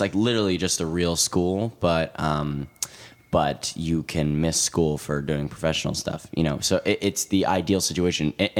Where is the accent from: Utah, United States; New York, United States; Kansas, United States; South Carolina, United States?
New York, United States; Yeah, no, we grew up in New York.